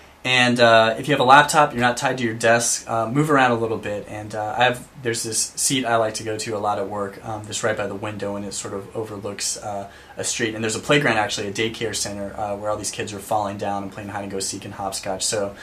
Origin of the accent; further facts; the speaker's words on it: Burke, Virginia, United States; now in San Francisco, United States; Cool to hear someone else from Northern Virginia area. I'm originally from Burke, Virginia, so representing. Things are good in San Francisco, thank you.